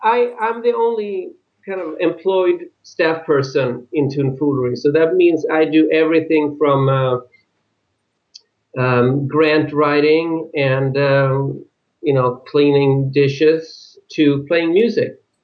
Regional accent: Sweden; English is a second language; moved away as an adult; now in United States; I'm originally from Sweden. Yes. And I moved to United States about 20 years ago

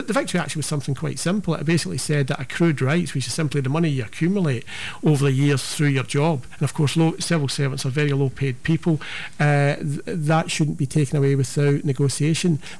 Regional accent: Glasgow, Scotland, United Kingdom; I grew up in the East End of Glasgow, which, you know, without doing the old Yorkshireman sketch from Monty Python, was quite it was quite a poor area.

